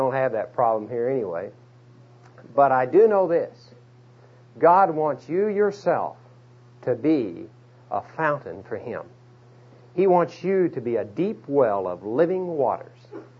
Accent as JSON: {"language": "English", "town": "Dallas", "region": "Texas", "country": "United States", "said": "I'm here tonight from Dallas, Texas"}